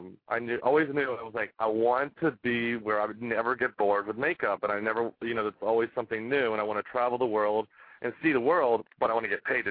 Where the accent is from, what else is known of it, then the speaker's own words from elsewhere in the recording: Sarasota, Florida, United States; also born or lived in Bradenton; I grew up in Sarasota, Florida, Bradenton, Florida. And moved to Orlando and just didn't want to go to college.